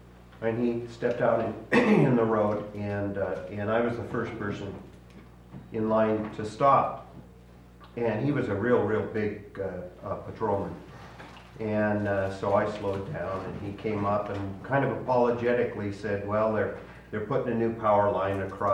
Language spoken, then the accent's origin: English; Minnesota, United States; I'm from Minnesota, and I was driving from my home in southern Minnesota to Minneapolis several years ago